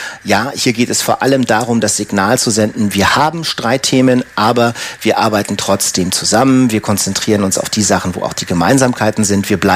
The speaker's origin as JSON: {"language": "German", "town": "Munich", "region": "Bavaria", "country": "Germany", "said": "wo kommst du denn her? Sag ich, aus München."}